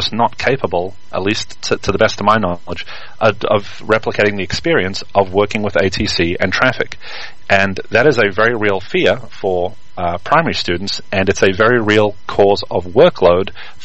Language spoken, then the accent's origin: English; Australia; now in United States; No, I grew up in Australia mostly, but it wasn't until the U.S. that I got to start flying GA